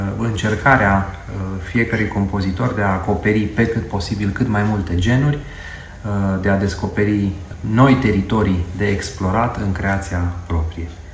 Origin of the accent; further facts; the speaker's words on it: Deva, Hunedoara County, Romania; cu o doamnă profesor vecină cu mine, în Deva, eu sunt din Deva.